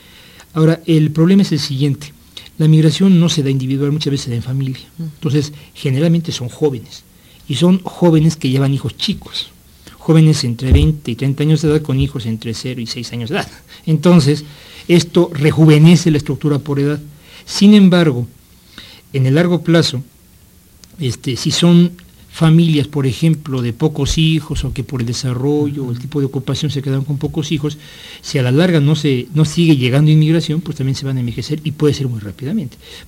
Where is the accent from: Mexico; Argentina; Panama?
Mexico; Mexico City; Los hijos que nacimos en Benito Juárez, vamos a decir de esa manera, que nos criamos en Benito Juárez, no vivimos en Benito Juárez, ¿verdad?